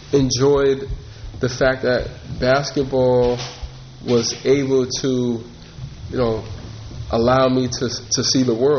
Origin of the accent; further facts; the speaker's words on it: Schenectady, New York, United States; Well, since I was born and raised in Schenectady, it really felt great